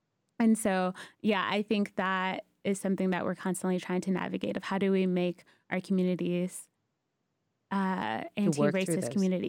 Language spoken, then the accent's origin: English; Atlanta, Georgia, United States; So in Atlanta, I grew up in East Atlanta, and I went to an Islamic school K through 12.